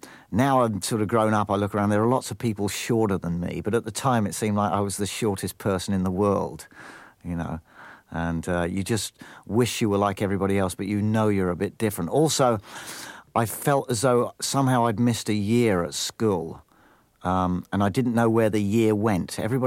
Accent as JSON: {"language": "English", "town": "Camberley", "region": "South East England", "country": "United Kingdom", "tie": "born or raised there", "also_born_or_lived": "London", "said": "I was born in London. I grew up in a place called Deep Cut, Camberley, Surrey, which is suburban country area, about 35 miles out of London, very near a town called Aldershot, which is known as the home of the British Army."}